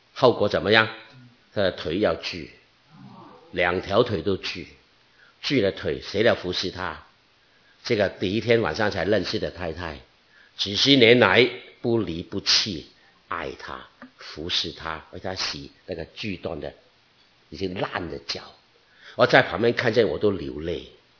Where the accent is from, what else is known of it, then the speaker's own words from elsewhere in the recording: Guangdong, China; moved away; 我们广东那边说爱人的哦，特别我们广东人更加什么？更加含蓄